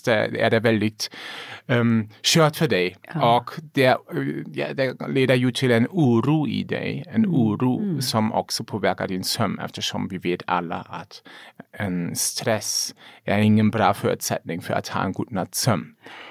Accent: Germany; Swedish is a second language; now in Sweden; Jag vet till exempel, eftersom jag kom från Tyskland, i Sverige är det ju så att ni har en väldigt välutvecklat e-system.

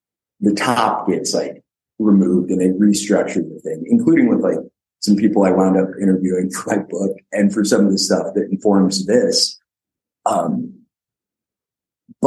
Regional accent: Utah, United States; born there; I was born in Utah.

